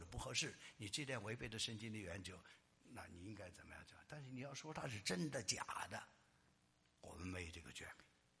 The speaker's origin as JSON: {"language": "Chinese", "country": "China", "said": "我们从大陆来的弟兄姊妹要特别注意。我们第一代基督徒，包括我在内"}